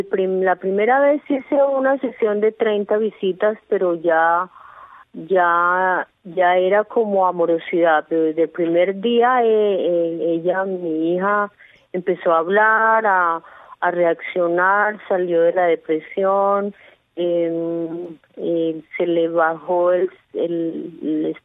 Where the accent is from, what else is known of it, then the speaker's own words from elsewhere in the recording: Bogotá, Colombia; moved away as an adult; En Bogotá, Colombia.